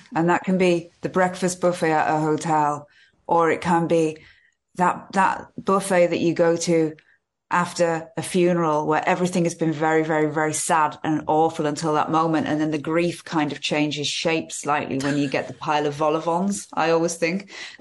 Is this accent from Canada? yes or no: no; Carlisle, North West England, United Kingdom; I've been drinking since I was 14. I'm from Carlisle.